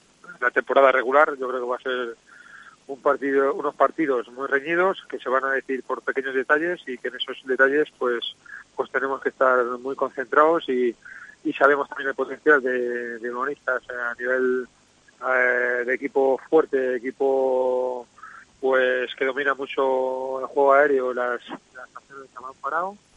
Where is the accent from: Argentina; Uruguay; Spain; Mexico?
Spain; Castile; yo soy castellano también, así que bueno, esa zona la conozco.